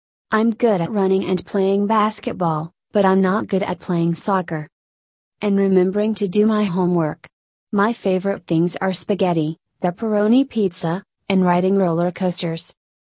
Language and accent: English; Vietnam; I'm from Vietnam. I live with my family in Hanoi capital city at the moment.